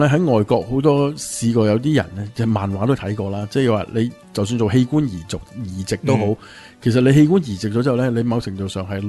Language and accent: Cantonese; China; 但系即系等同外国人睇我哋中国人嘅样，个个都差唔多。